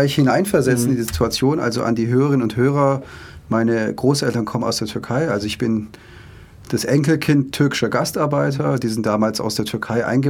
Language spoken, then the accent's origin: German; Ludwigsburg, Baden-Württemberg, Germany; ich bin Deutscher, ich bin Schwabe, ich bin hier aufgewachsen und geboren in Ludwigsburg.